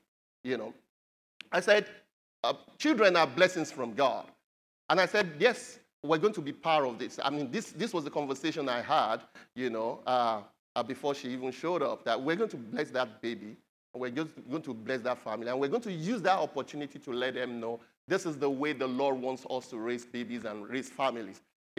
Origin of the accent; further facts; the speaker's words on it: Nigeria; some people in my home country, Nigeria